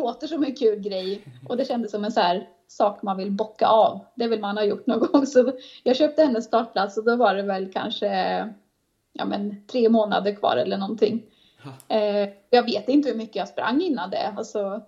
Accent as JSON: {"language": "Swedish", "town": "Åmål", "region": "Västra Götaland County", "country": "Sweden", "tie": "born or raised there", "said": "då var jag hemma i Åmål en helg."}